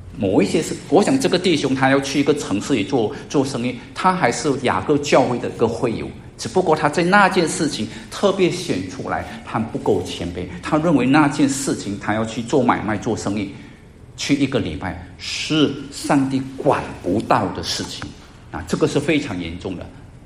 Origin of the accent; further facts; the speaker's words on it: China; 而我们中国人最喜欢叫的是什么？